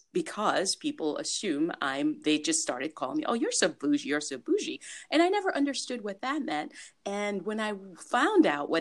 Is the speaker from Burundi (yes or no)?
no; Haiti; first language French; English is a second language; also born or lived in France; I was raised both in Haiti and in France as a child. My father's Haitian. From the island, the Caribbean island.